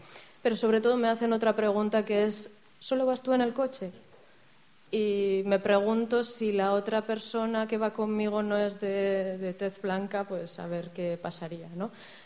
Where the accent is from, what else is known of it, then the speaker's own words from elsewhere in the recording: Irún, Basque Country, Spain; soy de aquí, de Irún, pero bueno, es verdad que toda mi vida he vivido entre Azkenportu y Pausu